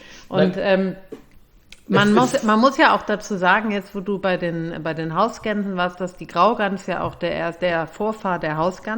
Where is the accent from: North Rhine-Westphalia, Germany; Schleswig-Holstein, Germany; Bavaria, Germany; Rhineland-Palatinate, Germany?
North Rhine-Westphalia, Germany; Cologne; Ich komme aus Köln, hier habe ich sie selten gesehen